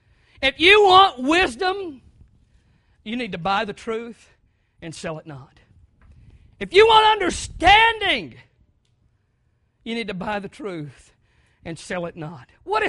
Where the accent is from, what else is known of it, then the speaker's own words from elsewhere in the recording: the South, United States; I've heard this said all my life. I grew up in the South, so this is how they say it.